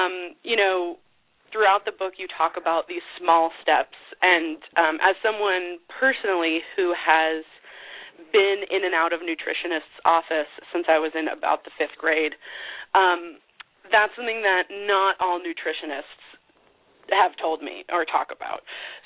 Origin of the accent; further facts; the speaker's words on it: California, United States; now in Los Angeles, United States; I grew up in Northern California and now live in Los Angeles.